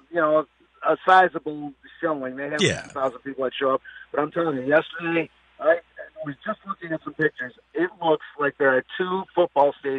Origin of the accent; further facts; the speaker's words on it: Hartford, Connecticut, United States; born there; I was born in Hartford.